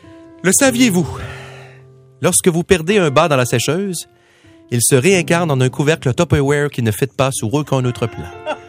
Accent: Quebec City, Quebec, Canada; Je suis de Québec.

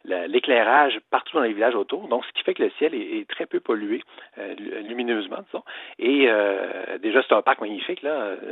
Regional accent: Quebec, Canada; je me sens à la fois chez moi au Québec

